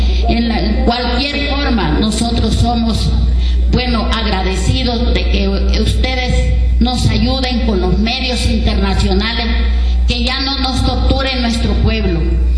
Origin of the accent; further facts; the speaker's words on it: Honduras; Nosotros que somos hondureñas y sabemos lo que él tenía pensado para nuestra Honduras.